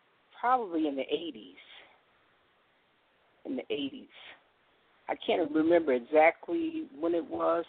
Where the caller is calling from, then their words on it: Colorado, United States; I'm calling from Colorado.